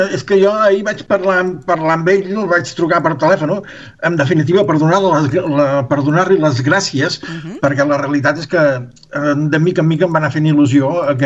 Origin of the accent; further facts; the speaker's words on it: L'Armentera, Catalonia, Spain; born there; jo vaig néixer a l'Empordà, a l'Empordà, a un poble que es diu l'Armentera.